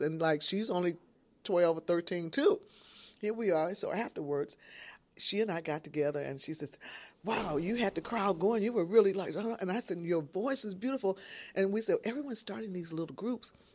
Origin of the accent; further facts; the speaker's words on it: Detroit, Michigan, United States; I grew up outside of Detroit, not in the middle there. And so it was the suburbs by the Detroit River.